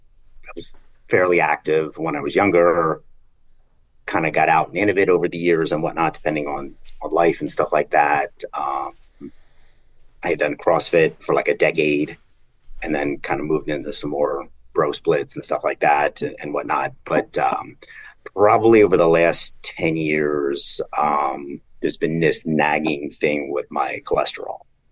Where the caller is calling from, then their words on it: New York City, New York, United States; Good. I'm in New York City right now and it is cold and rainy and just kind of a yucky day.